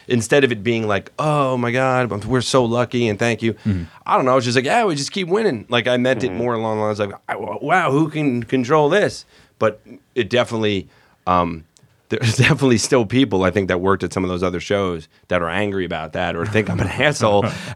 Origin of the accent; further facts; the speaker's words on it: New York, United States; I got a job at The Daily Show because I'm from New York, figuring, oh, cool, I'll get to do this